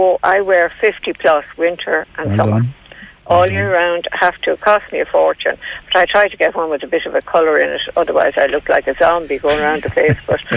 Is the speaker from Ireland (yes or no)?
yes; Dublin, Leinster, Ireland; When I was a kid, I was brought up in Leeson Street in Dublin.